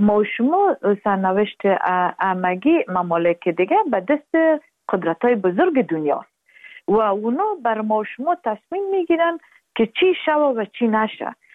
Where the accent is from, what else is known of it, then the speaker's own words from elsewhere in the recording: Afghanistan; ما افغان هستیم